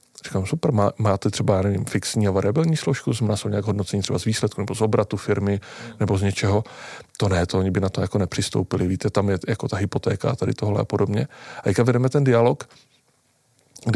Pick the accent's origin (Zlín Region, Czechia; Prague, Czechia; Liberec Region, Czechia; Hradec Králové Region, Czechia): Zlín Region, Czechia; Zlín; jsem ze Zlína, tak tam je hodně takový ten Baťův kult